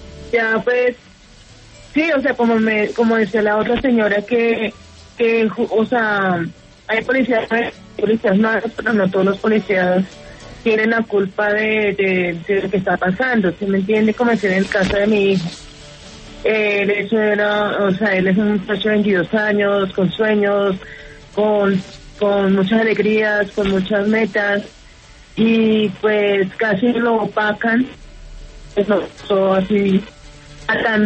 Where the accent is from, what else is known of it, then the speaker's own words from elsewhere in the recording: Colombia; todos somos colombianos y todos tenemos una sola bandera, que es la de Colombia.